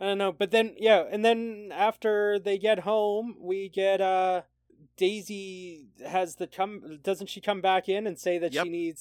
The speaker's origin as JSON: {"language": "English", "country": "Canada", "said": "And I'm Canadian, and that one hurt a little bit, you know?"}